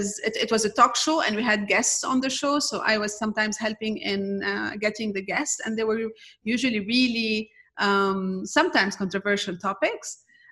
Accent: Beirut, Beirut Governorate, Lebanon; English is a second language; I was raised and born in Ras Beirut, and you know, the expansion of Ras Beirut.

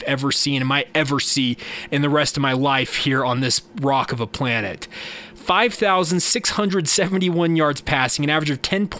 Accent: Intermountain West, United States; I'm based in the Western United States. I grew up in the Intermountain West.

